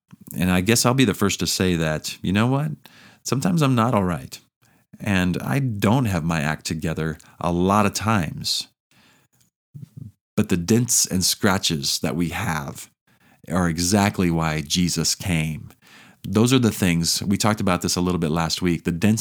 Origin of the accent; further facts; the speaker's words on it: Indiana, United States; now in Denver, United States; I grew up in Indiana, a Colts fan, Peyton Manning, you know, all of that.